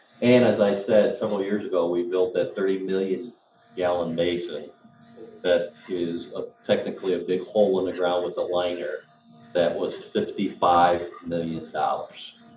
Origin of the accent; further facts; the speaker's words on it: Hammond, Indiana, United States; I was born and raised here in Hammond, Indiana. And I remember as a child going over the Grand Calumet Avenue Bridge